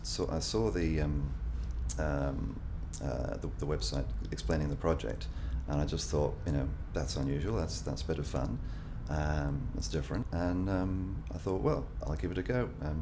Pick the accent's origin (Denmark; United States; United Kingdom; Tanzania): United Kingdom; Baldock, East of England; I'm aged 51 and I'm from Baldock in Hertfordshire.